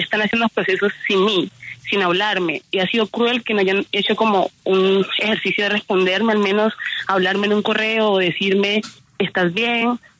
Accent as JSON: {"language": "Spanish", "region": "Pacific region", "country": "Colombia", "said": "Pues es que yo no soy de Bogotá. Para muchos de nosotros, estudiantes del Pacífico, irnos a Bogotá y sostenernos es muy difícil."}